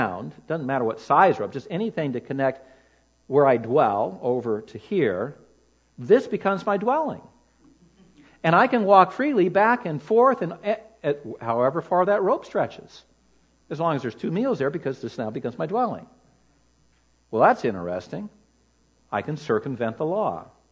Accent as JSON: {"language": "English", "town": "Los Angeles", "region": "California", "country": "United States", "tie": "born or raised there", "said": "I know growing up in Los Angeles, there were sections where Jewish people congregated if there was a good synagogue there"}